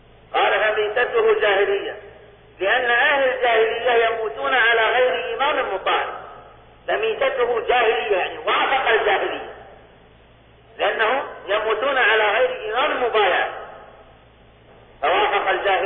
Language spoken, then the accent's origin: Arabic; Saudi Arabia; حتى عندنا في المملكة العربية السعودية